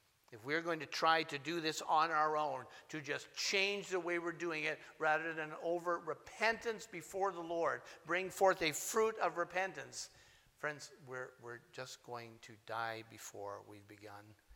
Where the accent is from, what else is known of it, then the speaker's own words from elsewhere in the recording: Thunder Bay, Ontario, Canada; also born or lived in Sault Ste. Marie; I'm from Thunder Bay, 10 years in ministry there, 6 years in Sault Ste. Marie, and another 5 years here.